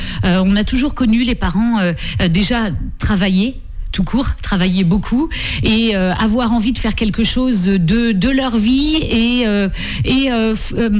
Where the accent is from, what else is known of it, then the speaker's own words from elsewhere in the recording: Saint-Hilaire, Pays de la Loire, France; also born or lived in Challans; nous on est des maraîchins pure souche. Hein. Donc moi j'ai grandi à Saint-Hilaire, je suis née à Chaland, grandi à Saint-Hilaire